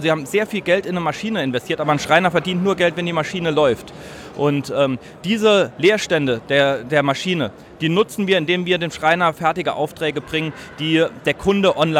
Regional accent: Saarbrücken, Saarland, Germany; Wir sind beide gebürtige Saarbrücker und sind auch hier geblieben

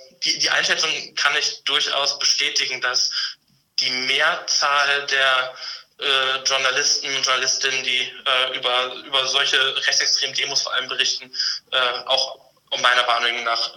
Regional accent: Ibbenbüren, North Rhine-Westphalia, Germany; da ich aus Westfalen komme, beharre ich darauf, das ist ein westfälisches Dehnungs-E.

